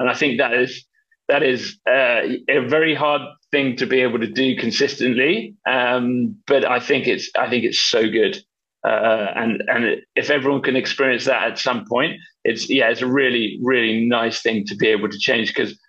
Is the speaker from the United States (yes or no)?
no; United Kingdom; Back in the day, and being a Brit, we're pretty good at drinking alcohol.